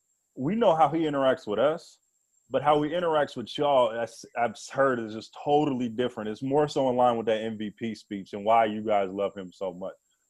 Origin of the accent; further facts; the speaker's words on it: California, United States; I was a Laker fan growing up in the Bay Area.